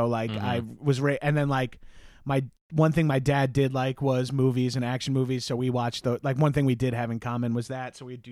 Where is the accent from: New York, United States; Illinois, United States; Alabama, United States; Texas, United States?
New York, United States; Long Island; I'm from Long Island, which is like just outside of New York City.